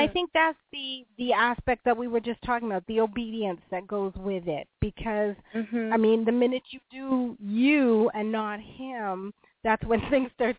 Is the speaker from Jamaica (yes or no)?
no; Toronto, Ontario, Canada; But I was very proud because Toronto is where I'm from. I grew up in Toronto, and this is where I am now.